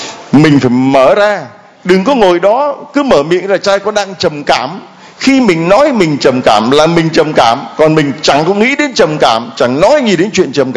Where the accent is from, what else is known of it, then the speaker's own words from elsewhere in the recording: Thái Bình, Vietnam; rồi cái người ta hỏi quê anh ở đâu, và quê tôi Thái Bình, chả ai nói năng gì cả.